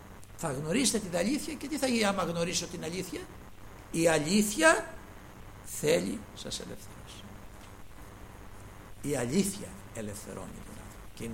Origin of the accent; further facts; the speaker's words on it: Greece; εμείς είμαστε Έλληνες, δόξα στον Θεό.